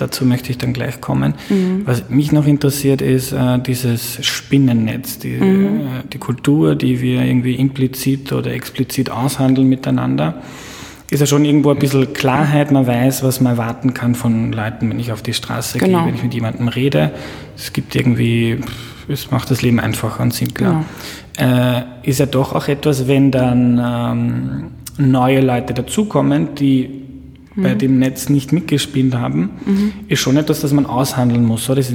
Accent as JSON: {"language": "German", "region": "Lower Austria", "country": "Austria", "tie": "born or raised there", "said": "Ich bin in Niederösterreich aufgewachsen."}